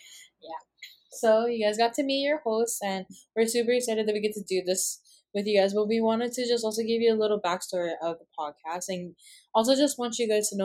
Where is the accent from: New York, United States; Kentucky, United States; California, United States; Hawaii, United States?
Hawaii, United States; Oahu; I am 18 years old, and I am from Oahu, Hawaii.